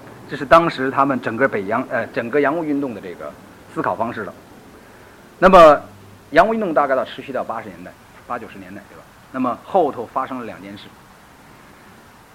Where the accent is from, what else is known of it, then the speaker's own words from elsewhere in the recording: China; 我们从大陆来的人都看过这个甲午海战